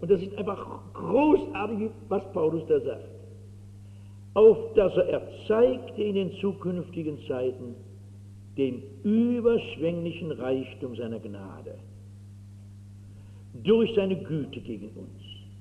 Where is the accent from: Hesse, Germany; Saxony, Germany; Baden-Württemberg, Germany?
Hesse, Germany; Frankfurt; Ich bin so als Frankfurterin so Ästhetin.